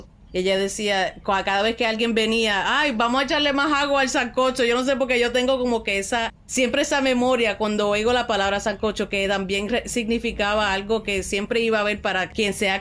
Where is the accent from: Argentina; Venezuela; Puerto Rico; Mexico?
Puerto Rico; de Puerto Rico, yo soy de Puerto Rico